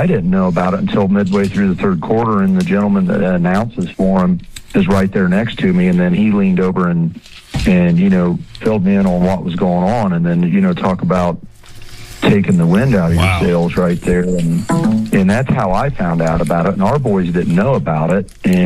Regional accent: Union City, Indiana, United States; You know, I grew up just south down on the state line on the Indiana side, so I grew up in Indian, and I always tell them that I wish I grew up a Fort Recovery Indian, not a Union City Indian.

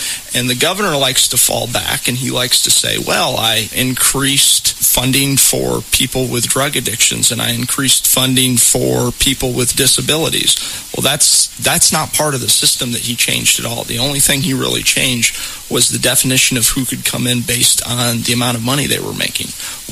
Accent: Saline, Ohio, United States

